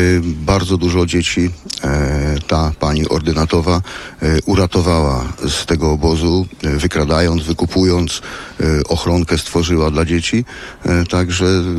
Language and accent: Polish; Zwierzyniec, Lublin Voivodeship, Poland; born there; tu w tym miejscu była izba porodowa, kiedyś taki mały ośrodek zdrowia, szpitalik, i tutaj przyszedłem na świat.